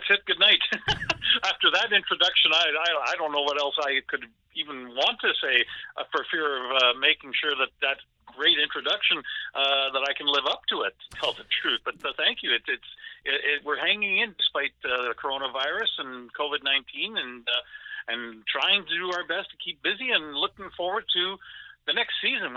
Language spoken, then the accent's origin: English; Winnipeg, Manitoba, Canada; you get to Winnipeg, and that's my hometown, by the way, so it was interesting to get there.